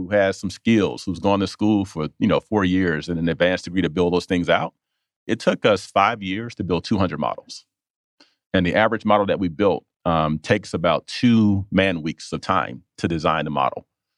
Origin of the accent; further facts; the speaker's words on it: Atlanta, Georgia, United States; I came from very humble beginnings. I grew up in Southwest Atlanta, not much money at all, but I was a poor kid with good grades